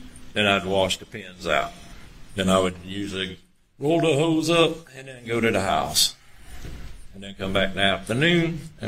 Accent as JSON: {"language": "English", "town": "Hampton", "region": "South Carolina", "country": "United States", "tie": "born or raised there", "said": "I was born in Hampton County. I was raised in Hampton. Went to Wheat Hampton High School."}